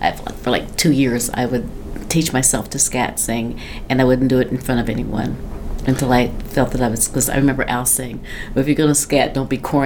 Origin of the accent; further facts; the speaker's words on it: St. Joseph, Missouri, United States; now in Pittsburgh, United States; St. Joseph, Missouri.